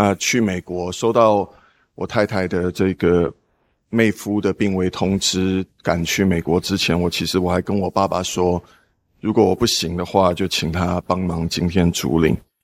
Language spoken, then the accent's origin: Chinese; Taiwan; moved away; 我小时候在台湾其实不是一个学业很好的孩子，那因为如此，我爸妈就送我出国。